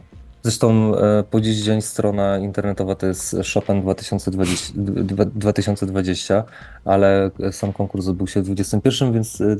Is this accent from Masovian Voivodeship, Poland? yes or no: no; Łódź Voivodeship, Poland; pochodzę z małej miejscowości, z takiej krainy ziemniaczanej bardzo, w centralnej Polsce.